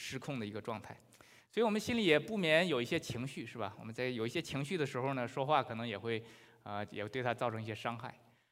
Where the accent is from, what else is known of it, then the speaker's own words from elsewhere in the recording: China; moved away; 我和我太太都是从大陆过来的